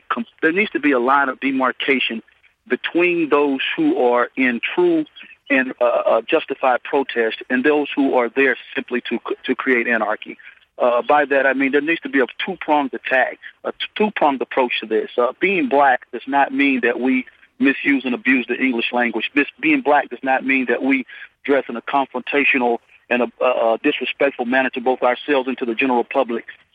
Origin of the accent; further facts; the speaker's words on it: Huntsville, Alabama, United States; now in Nashville, United States; Having grown up here in the South, I'm in Nashville, Tennessee now. I grew up in Huntsville, Alabama.